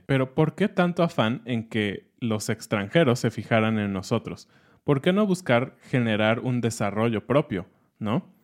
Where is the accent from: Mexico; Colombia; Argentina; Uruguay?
Mexico; nosotros como mexicanos